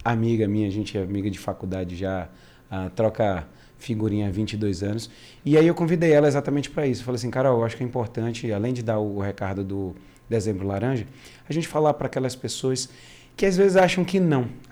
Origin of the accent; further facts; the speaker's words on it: Northeast Region, Brazil; eu nasci e cresci no Nordeste